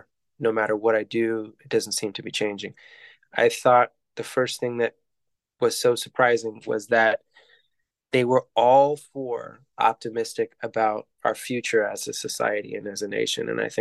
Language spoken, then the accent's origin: English; United States; obviously I exercise it myself as an American